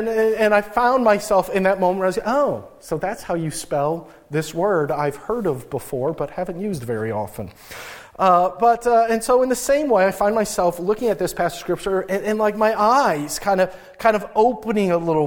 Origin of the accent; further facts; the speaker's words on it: Midwest, United States; now in Maine, United States; In my house, in my family, growing up in the Midwest, my parents did not speak French.